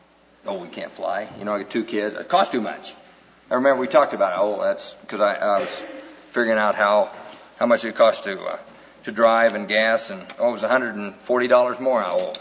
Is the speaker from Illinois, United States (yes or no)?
no; Iowa, United States; now in Seattle, United States; We've been living in a home in Seattle. We're from Oklahoma, and I'm from Iowa.